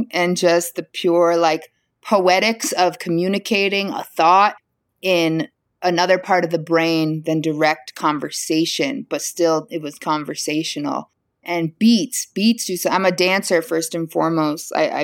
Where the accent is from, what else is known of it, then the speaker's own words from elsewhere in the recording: New York, United States; You know, I'm from New York, and it was highly filling the air that I breathed